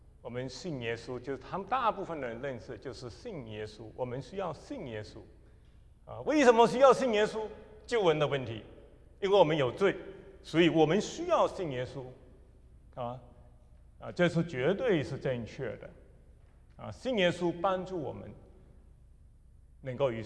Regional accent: Malaysia; accent: Fuzhou; 是马来西亚的啊，所以而且是马来西亚的福州人，所以有福州的口音，有一些人可能福州人就听到我是有福州话的口音。

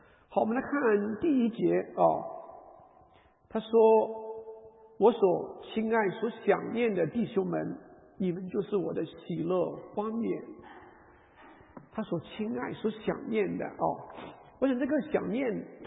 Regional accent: China; 加上我们中国人的话， 喜欢把我们的这个差异性，我们的分歧最好把它藏起来

